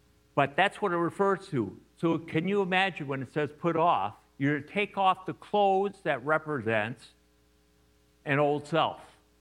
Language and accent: English; Chicago, Illinois, United States; I'm a northern boy, as you could tell. I'm a transplant from Chicago, Illinois. So I had a big city background.